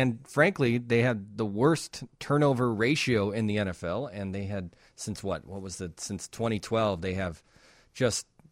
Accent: Chicago, Illinois, United States; I'm a Chicagoan, and I like the Bears

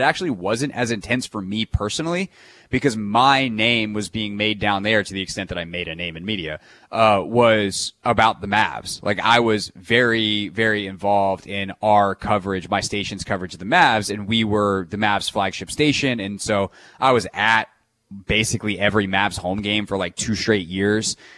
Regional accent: Greenville, South Carolina, United States; because that was the team that was closest to me growing up in Greenville, South Carolina.

